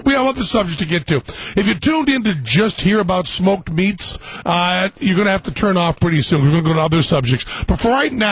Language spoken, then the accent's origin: English; Massachusetts, United States; And I am from Massachusetts, and we do not eat Manhattan clam chowder. We eat New England clam chowder